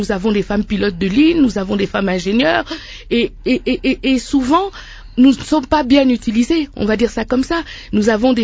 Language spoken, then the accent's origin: French; DR Congo; chez nous en RDC